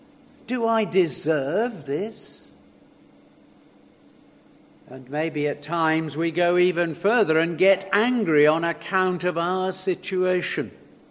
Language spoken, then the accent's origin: English; United Kingdom; And because we're British and it's conventional anyway